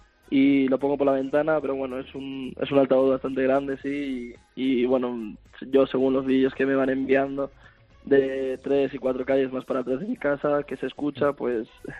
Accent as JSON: {"language": "Spanish", "town": "Toledo", "region": "Castilla-La Mancha", "country": "Spain", "tie": "born or raised there", "said": "Mis padres viven en Majadahonda y en Madrid y se fueron para mi pueblo, para Toledo, que bueno, está un poquito más aislado"}